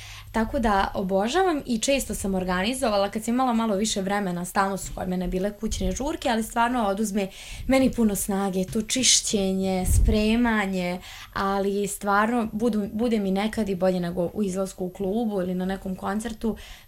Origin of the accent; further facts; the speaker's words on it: Banja Luka, Republika Srpska, Bosnia & Herzegovina; evo mi smo iz Banja Luke, sva četvoro